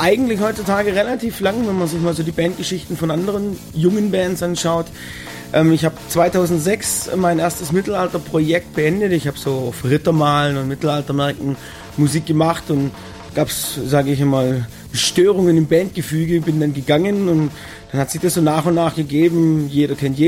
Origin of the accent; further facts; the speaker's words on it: Baden-Württemberg, Germany; Also wir kommen ganz grob aus dem Raum Baden-Württemberg zentral, wenn man das mal so einnimmt.